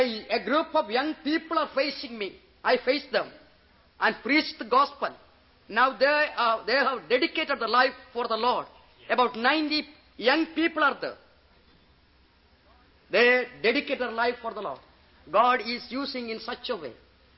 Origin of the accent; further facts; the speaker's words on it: India; I am coming from India.